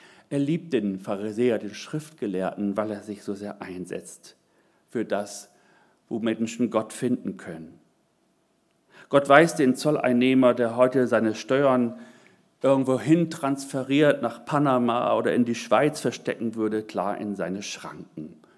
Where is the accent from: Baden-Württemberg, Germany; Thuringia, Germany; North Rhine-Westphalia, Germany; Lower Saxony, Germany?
Lower Saxony, Germany; Oldenburg; ich komme aus Oldenburg, eine sehr gut situierte Stadt